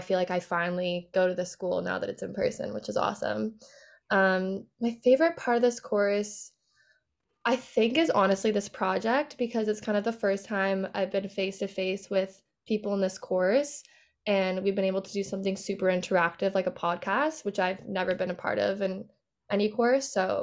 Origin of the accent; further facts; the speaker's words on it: Vancouver, British Columbia, Canada; I'm from Vancouver.